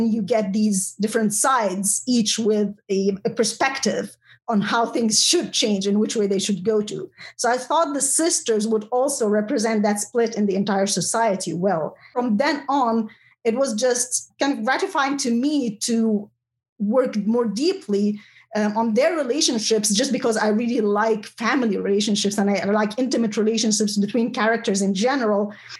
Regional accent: Egypt; that's also something that I had witnessed growing up in Egypt

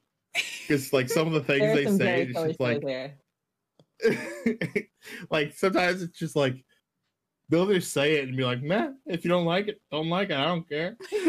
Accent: the South, United States; And like I grew up in the Bible Belt.

